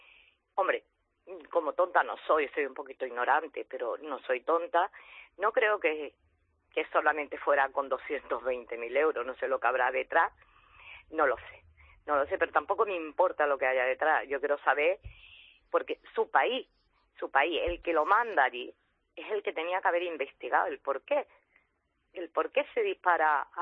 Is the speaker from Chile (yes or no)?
no; Spain